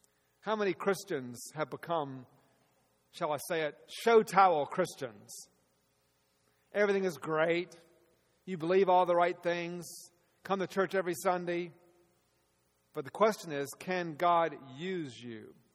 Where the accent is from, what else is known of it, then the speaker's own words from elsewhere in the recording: Atlanta, Georgia, United States; I grew up in Atlanta, Georgia, and I am the youngest of three boys.